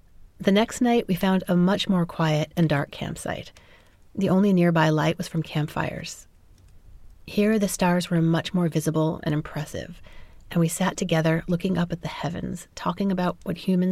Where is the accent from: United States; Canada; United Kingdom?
United States; New York City, New York; I grew up in New York City, and while I did go to summer camp in the country